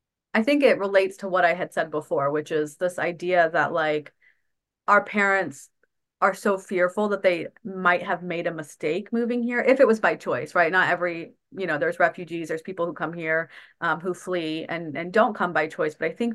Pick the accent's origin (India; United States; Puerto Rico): India; just because I am Indian and I can speak to that more closely here